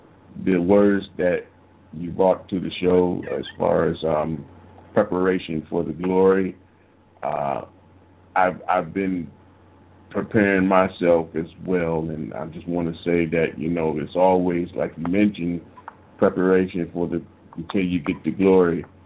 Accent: Cleveland, Ohio, United States; And I'm from Cleveland, Ohio.

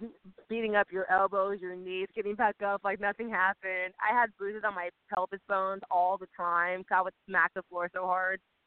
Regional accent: Kansas City, Missouri, United States; she's from St. Louis, I'm from Kansas City.

